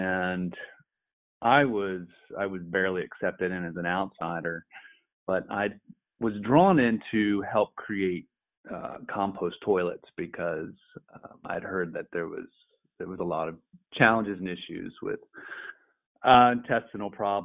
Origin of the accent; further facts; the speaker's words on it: Frederick, Maryland, United States; also born or lived in Latin America; I'm originally from Appalachia, Frederick, Maryland area. But I spent nearly 18 years of my life living in rural Latin America, in the tropics